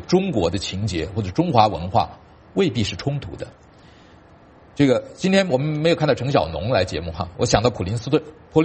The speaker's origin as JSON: {"language": "Chinese", "country": "Taiwan", "tie": "born or raised there", "said": "生长在台湾，我自己也是生于斯长于斯"}